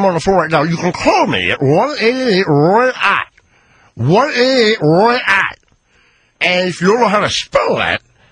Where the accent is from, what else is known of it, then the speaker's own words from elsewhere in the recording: Altoona, Pennsylvania, United States; When I was a little boy, and I grew up in Altoona, Pennsylvania, I saw an American flag flying on a flagpole in the middle of winter.